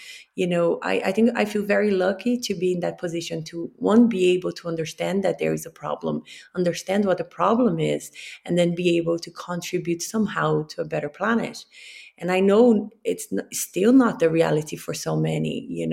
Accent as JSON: {"language": "English", "region": "Rio de Janeiro", "country": "Brazil", "said": "I'm not going to say cold because I'm from Rio, but, you know, cooler, I suppose, winters."}